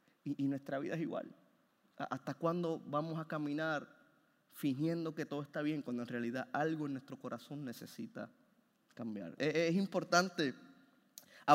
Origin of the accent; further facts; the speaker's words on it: Puerto Rico; Muchos de nosotros cambiamos de trabajo, de país, ¿verdad? Yo vengo de Puerto Rico